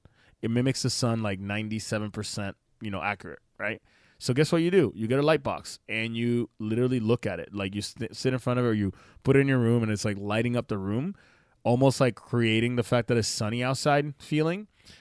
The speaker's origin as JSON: {"language": "English", "country": "Puerto Rico", "tie": "born or raised there", "said": "I am originally from Puerto Rico. I'm Puerto Rican and Dominican. I grew up in the islands, you know, sunny like every day of the week"}